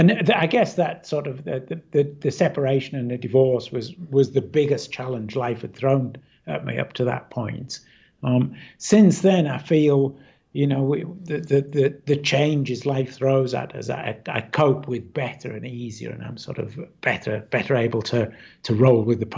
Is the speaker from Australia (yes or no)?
yes; Australia; now in France; be Australia. Although I've now just got residency in France, so France technically is currently my home country.